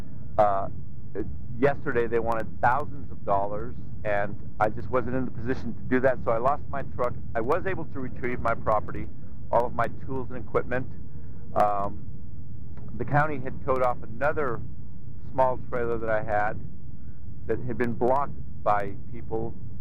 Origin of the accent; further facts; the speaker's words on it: Santa Cruz, California, United States; Now, I happen to be a lifelong resident here. I was born in Santa Cruz.